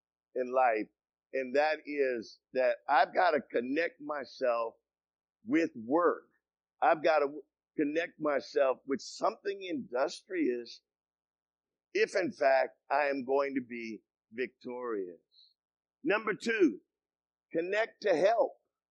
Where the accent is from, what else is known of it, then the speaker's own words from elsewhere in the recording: Bronx, New York, United States; You know, I was from the Bronx, New York, and you just couldn't wear a Cub Scout uniform in the Bronx, New York, unless you wanted to get beat up every day.